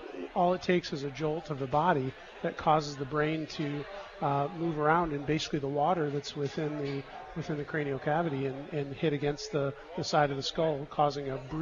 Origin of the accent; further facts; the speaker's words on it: Michigan, United States; So I'm from Michigan originally.